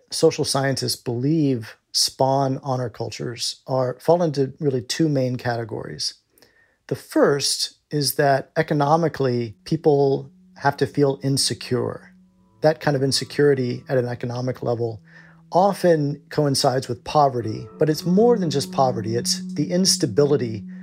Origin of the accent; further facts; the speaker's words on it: Alabama, United States; It's where I grew up in Alabama. You learn to say yes, ma'am, and no, sir, and please, and thank you, and pardon me.